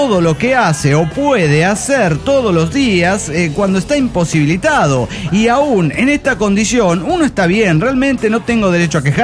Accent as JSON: {"language": "Spanish", "region": "Cochabamba", "country": "Bolivia", "said": "Soy la chica de Encinosita de Cochabamba."}